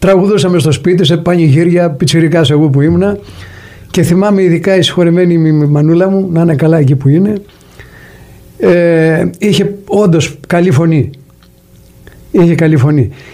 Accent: Argos, Peloponnese, Greece; now in Florida, United States; Είμαι από το Άργος της Πελοποννήσου.

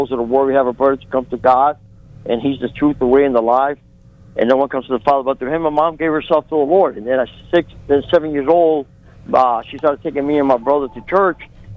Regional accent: Cuba; now in United States; My mom was an orphan at 4 years old. She never had a mother and a father. And we came from Cuba in 1971.

